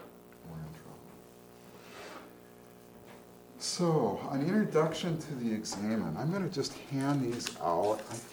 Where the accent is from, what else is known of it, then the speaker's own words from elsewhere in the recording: West Coast, United States; I'm from the West Coast. I live north of Seattle.